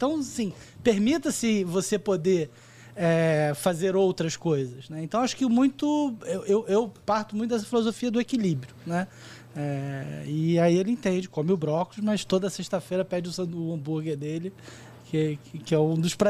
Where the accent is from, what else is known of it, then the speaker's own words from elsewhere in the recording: Rio de Janeiro, Brazil; eu sou carioca, né?